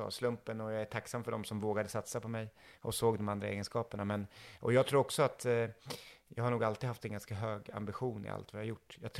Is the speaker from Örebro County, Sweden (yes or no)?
yes; Örebro, Örebro County, Sweden; Jag är ju född och uppväxt i Örebro. Har bott här stora delar av mitt liv.